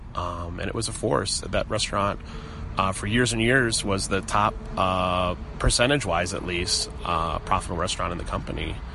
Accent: Minneapolis, Minnesota, United States; now in Indianapolis, United States; Yeah, I'm from Minneapolis originally

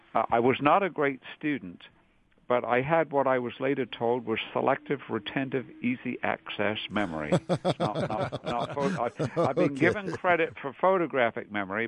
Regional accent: England, United Kingdom; I grew up in England. I'm British, born and raised, and I went through several phases.

